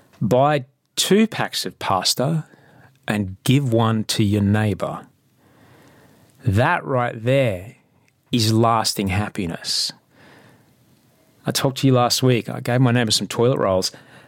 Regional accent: Sydney, New South Wales, Australia; I'm from Sydney, Australia

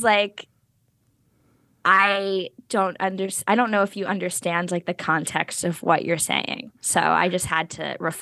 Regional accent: New Jersey, United States; like, the fact that we're both from New Jersey, like, bonding.

